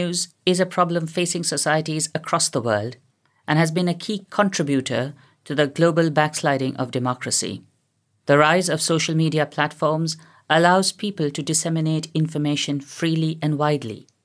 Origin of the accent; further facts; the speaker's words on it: Delhi, India; English is a second language; moved away as an adult; now in United Kingdom; I was born and brought up in Delhi and worked several years with the development sector in different parts of India before coming to the UK to do my PhD at Oxford.